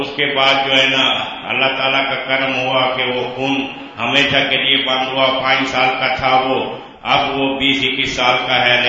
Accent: Bannu, Khyber Pakhtunkhwa, Pakistan; میں بنو سے آیا ہوں

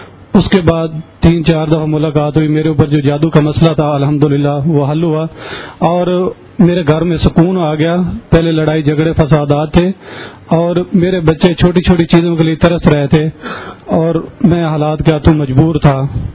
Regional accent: Gojra, Punjab, Pakistan; میرا گوجرا شہر سے تعلق ہے

